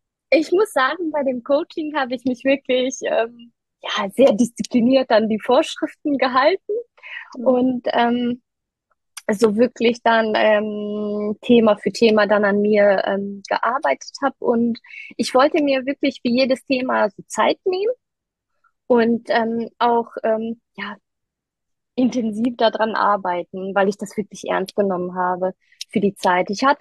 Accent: Düsseldorf, North Rhine-Westphalia, Germany; Ich komme aus Düsseldorf und bin 33 Jahre alt.

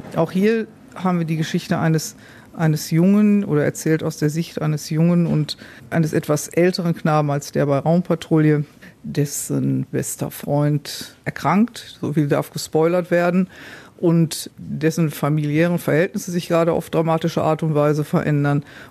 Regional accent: Bonn, North Rhine-Westphalia, Germany; born there; ich bin nämlich in Bonn geboren

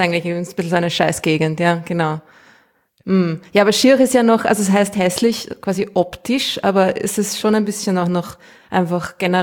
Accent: Austria; accent: Austrian; Ich rede zu Österreichisch, es tut mir leid.

